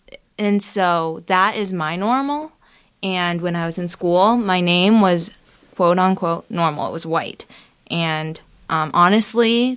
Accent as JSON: {"language": "English", "town": "Billings", "region": "Montana", "country": "United States", "tie": "born or raised there", "said": "Yeah, so I am a Chinese adoptee. I was raised in Billings, Montana"}